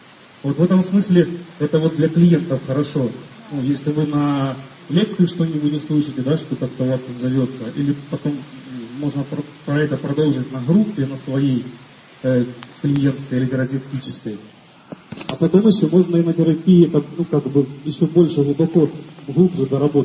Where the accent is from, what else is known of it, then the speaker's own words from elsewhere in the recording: Donetsk, Donetsk Oblast, Ukraine; вот я приехал из Донецка, вот у меня там с тем, что там происходит, много переживаний связано.